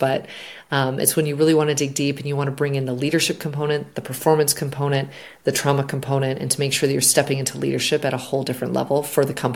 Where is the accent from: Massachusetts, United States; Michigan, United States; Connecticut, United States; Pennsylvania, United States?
Michigan, United States; And I grew up in Michigan, so it's a little bit of a change for me